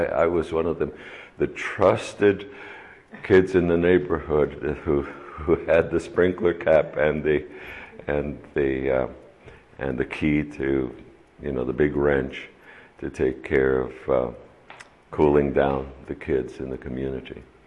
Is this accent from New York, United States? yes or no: yes; New York City, New York, United States; I grew up in New York City, and there were hot days in which we would the police would come by and open the fire hydrant